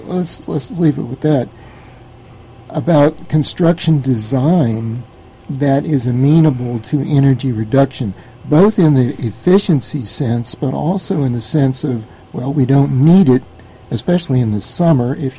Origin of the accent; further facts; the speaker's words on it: Florida, United States; the way I grew up in the Florida houses, they used to have, you know, front porches and open, you know, a lot of circulation.